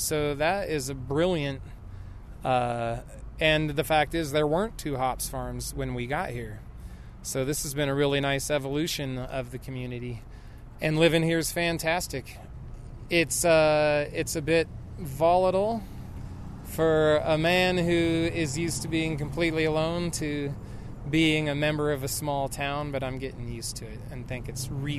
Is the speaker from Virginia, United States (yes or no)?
no; Georgetown, Colorado, United States; born there; now in Paonia, United States; I was born in Georgetown, Colorado, which is a super tiny town on the other side of the Continental Divide.